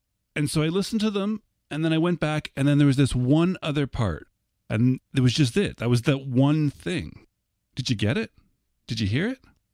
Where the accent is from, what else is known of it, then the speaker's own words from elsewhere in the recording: Canada; I'm a Canadian